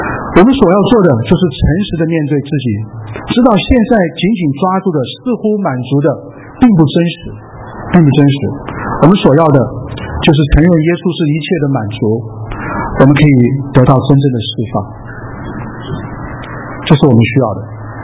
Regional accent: Guiyang, Guizhou, China; 那么在我的老家哈、啊，在贵阳，我是从贵阳来的，在、老家有些服事。

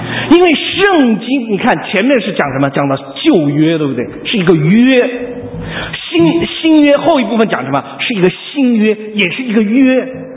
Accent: China; 对，我们中国人常常会这样。

